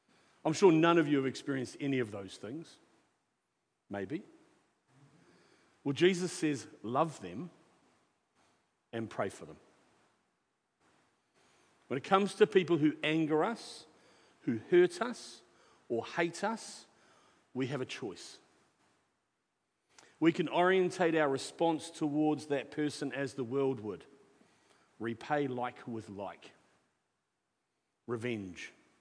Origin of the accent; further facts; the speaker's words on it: Palmerston North, Manawatū-Whanganui, New Zealand; I'm from Palmerston North, the place no one wants to go and the place everyone wants to leave.